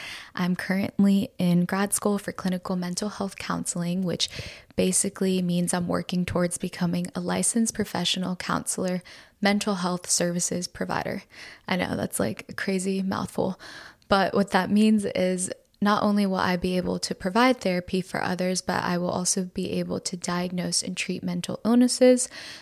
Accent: Florida, United States; They immigrated here in 1999 from Colombia. So I grew up in Florida and now live here in Tennessee.

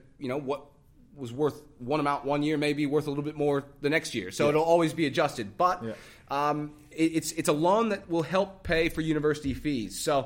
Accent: Australia; now in Texas, United States; Because, look, as Texan as I am, I've lived here for 7 years, all right, and I've become...

